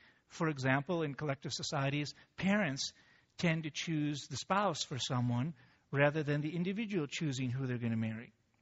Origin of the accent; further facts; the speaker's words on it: United States; I recognize actually, growing up in America, that one of the problems we have is the way individualism is lived out in America.